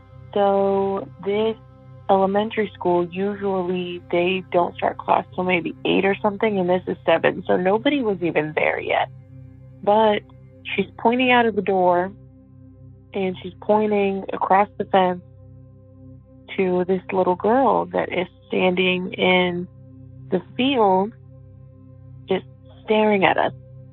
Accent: Des Moines, Iowa, United States; I'm from Des Moines, Iowa.

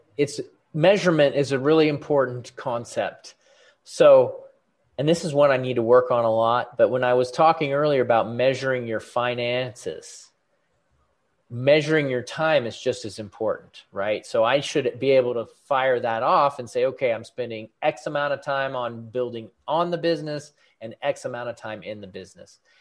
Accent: Portland, Oregon, United States; moved away as an adult; also born or lived in Germany; now in Latrobe, United States; I'm originally from Portland, Oregon, then went to the military. So I lived in Germany for 4 years, which was really cool.

